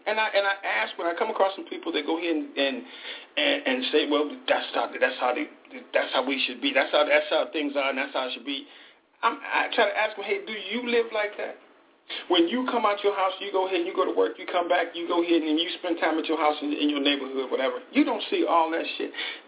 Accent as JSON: {"language": "English", "region": "Alabama", "country": "United States", "tie": "born there", "said": "As a matter of fact, I was born in Alabama, so that's why I got more loyalty to Alabama than I do my blackness."}